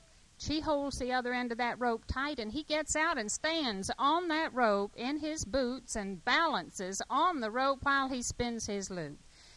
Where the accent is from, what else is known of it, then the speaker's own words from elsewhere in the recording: Tampa, Florida, United States; I'm the mother. … we're from Tampa.